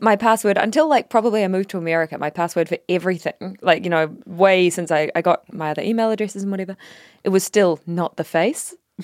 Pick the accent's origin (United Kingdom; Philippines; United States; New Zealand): New Zealand; I'm from New Zealand.